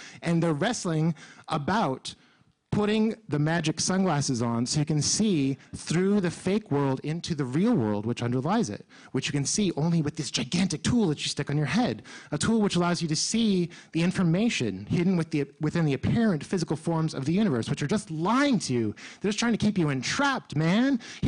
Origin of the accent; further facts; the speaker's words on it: California, United States; I'm from California.